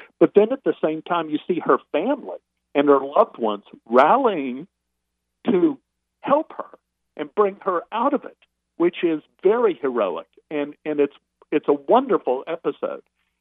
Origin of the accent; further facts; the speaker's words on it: Dallas, Texas, United States; I grew up in Oak Cliff, you know, Dallas, Texas, and I'm Jewish. We had three Jewish families in Oak Cliff.